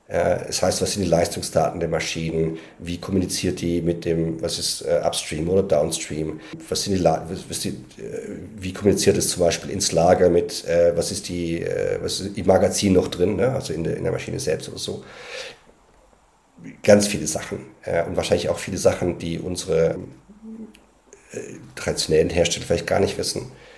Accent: Baden-Württemberg, Germany; born there; ich komme aus dem Schwarzwald, gebürtig.

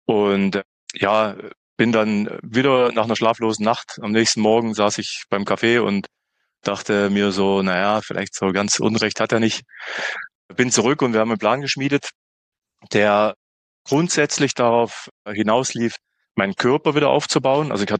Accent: Saxony-Anhalt, Germany; moved away as an adult; now in Zürich, Switzerland; ich sitze gerade in Zürich, in meiner Wahlheimat, bin gebürtiger Sangerhäuser, in einem kleinen Dorf bei Sangerhausen aufgewachsen.

